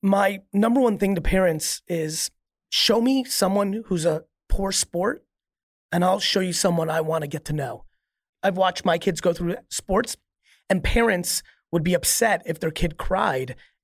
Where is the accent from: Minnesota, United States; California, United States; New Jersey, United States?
New Jersey, United States; Edison; also born or lived in Queens, United States; Plus where, you know, we moved from Queens to New Jersey. I grew up in a 1980s Edison, New Jersey childhood, which meant my mom had no idea what I was doing.